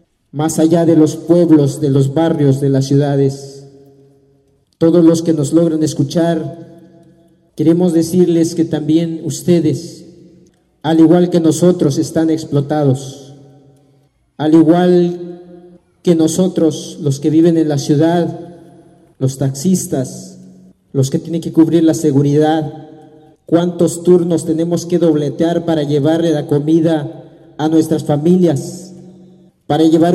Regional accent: Chiapas, Mexico; yo vengo del Caracol 1 de la Realidad, municipio autónomo San Pedro Michoacán.

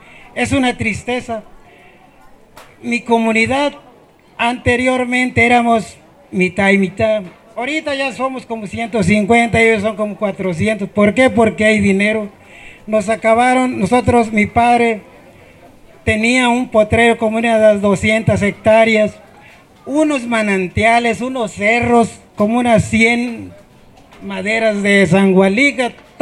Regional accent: Pómaro, Michoacán, Mexico; Nosotros venimos a refugiarnos de Pómaro a esta comunidad, a pedirle asilo político, porque no podemos estar en nuestras casas.

